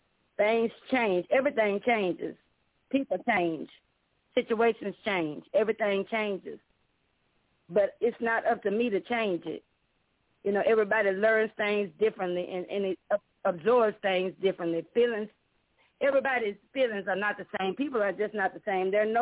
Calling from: Nashville, Tennessee, United States; I'm calling from Nashville, Tennessee.

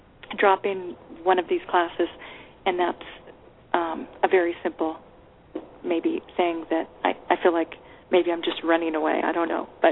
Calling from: Texas, United States; I'm calling from Texas.

